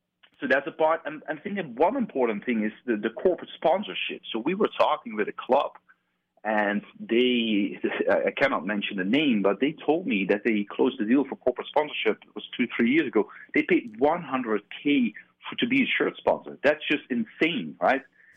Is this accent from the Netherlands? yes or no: yes; Netherlands; born and raised in the Netherlands, as I mentioned, an entrepreneur, built a couple businesses